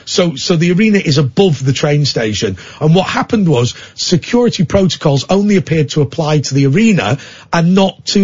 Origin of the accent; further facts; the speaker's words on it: Manchester, North West England, United Kingdom; so I'm a Mancunian